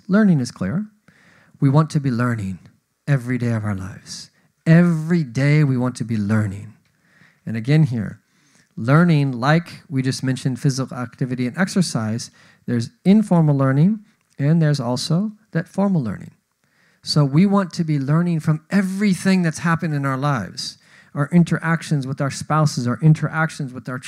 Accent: California, United States; And I'm originally from the Bay Area. The Bay Area is known for microclimates.

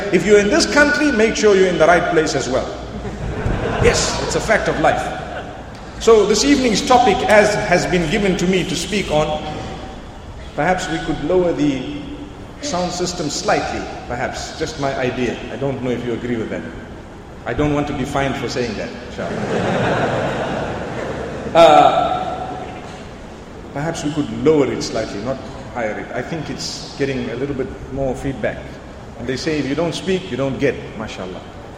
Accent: Zimbabwe; In my country, I come from Zimbabwe, a beautiful place, really beautiful.

